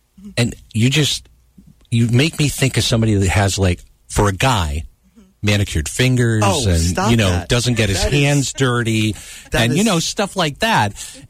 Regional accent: Connecticut, United States; I do from growing up in Connecticut. They call them gypsy moth caterpillars.

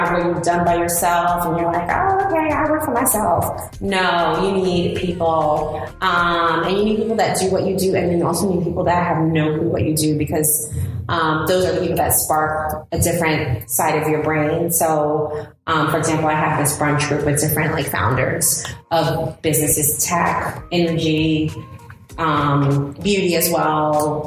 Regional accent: New York, United States; I mean, growing up in New York, I went to a very Black and Hispanic school.

